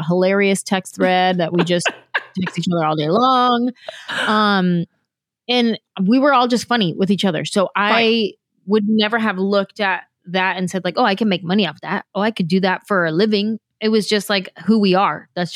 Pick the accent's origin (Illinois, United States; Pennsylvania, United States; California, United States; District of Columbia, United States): California, United States; San Jose; I grew up in San Jose. There's a huge Vietnamese population in San Jose.